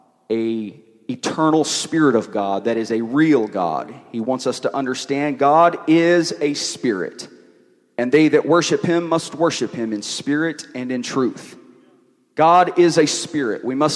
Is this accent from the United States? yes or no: yes; Tennessee, United States; I come from Northeast Tennessee, where we believe in four different seasons. So it's a little strange being in Southern California in September